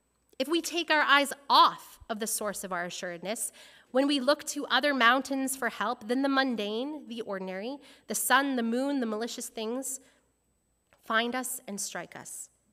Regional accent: Canada; I'm from Canada

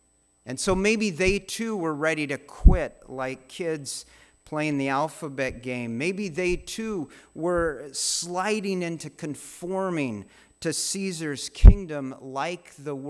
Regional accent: United States; I am American, for which I hope you forgive me.

